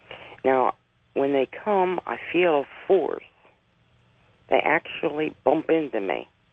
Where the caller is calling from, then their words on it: Hershey, Pennsylvania, United States; Oh, I'm calling from Hershey, Pennsylvania.